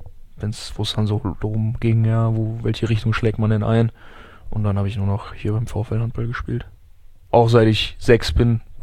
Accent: Gummersbach, North Rhine-Westphalia, Germany; also born or lived in Frankfurt; Mein Vater hat dort gearbeitet in Frankfurt und dann bin ich halt da dann eben zur Welt gekommen, aber dann nach ein paar Wochen direkt wieder hier nach Gummersbach dann in die Heimat.

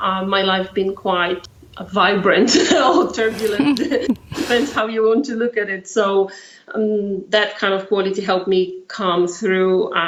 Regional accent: Poland; born there; English is a second language; I was born in Poland, behind the Iron Curtain still, in a family that happened to be on the wrong side of the of the government

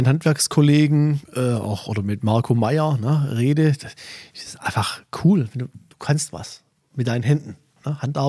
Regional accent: Winnenden, Baden-Württemberg, Germany; ich komme ja aus Winnenden, wie du weißt

